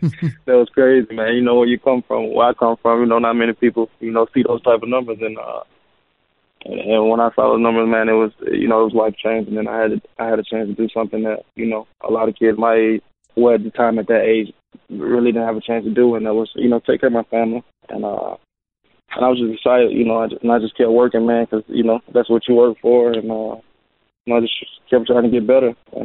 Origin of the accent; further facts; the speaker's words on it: Tuscaloosa, Alabama, United States; Man, it's big in basketball and big in football, obviously. You got University of Alabama, and all we know there is football.